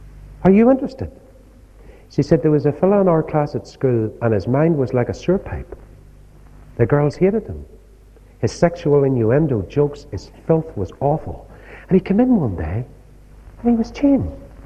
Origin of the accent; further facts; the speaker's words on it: Newcastle, North East England, United Kingdom; I think of a man in my hometown of Newcastle.